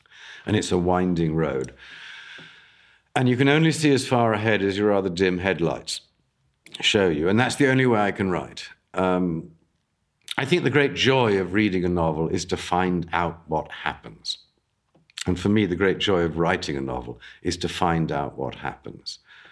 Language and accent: English; England, United Kingdom; I grew up in England. I was educated rather well in England.